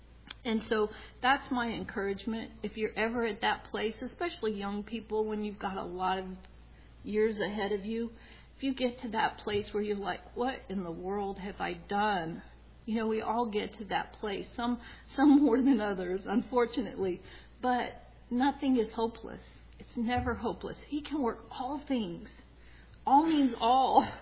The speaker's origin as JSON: {"language": "English", "region": "South Dakota", "country": "United States", "tie": "born or raised there", "also_born_or_lived": "Flagstaff, Arizona", "said": "Some of you know that I grew up in South Dakota most of my life, so that's how we got from Flagstaff, Arizona to South Dakota."}